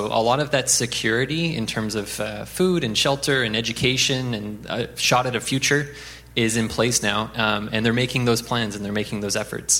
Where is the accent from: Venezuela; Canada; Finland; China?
Canada; I'm like, I'm from Canada.